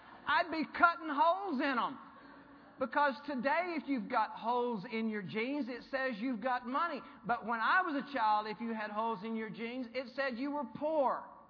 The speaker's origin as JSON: {"language": "English", "town": "Monahans", "region": "Texas", "country": "United States", "tie": "born or raised there", "said": "I'm going to my hometown tomorrow of Monahans"}